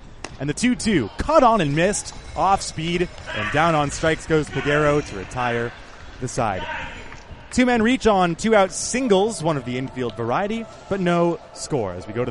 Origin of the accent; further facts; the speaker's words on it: Northeast, United States; We've heard it growing up in the Northeast. I heard it plenty of times.